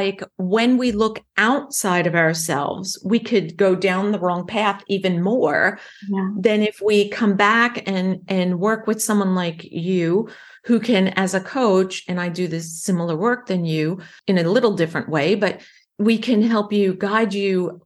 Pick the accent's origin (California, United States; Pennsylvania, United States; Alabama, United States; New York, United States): New York, United States; accent: New York; I'm from New York. I still have my New York accent. That's where I was born and stayed till after college and started my career.